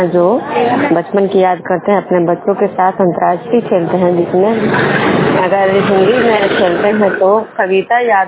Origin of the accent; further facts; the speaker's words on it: Bishnupur, Bihar, India; मैं बिष्णुपुर ग्राम खजरा पंचायत नालंदा जिला नवानसा प्रखंड के निवासी हूँ।